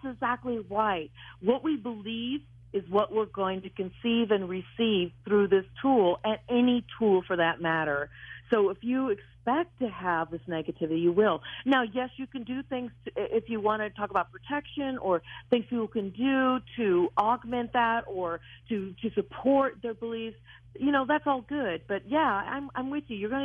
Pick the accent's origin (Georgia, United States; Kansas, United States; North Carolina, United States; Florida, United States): Kansas, United States; Wichita; born there; And by the way, Daniel, I'm also from Wichita, Kansas. That's where I was born.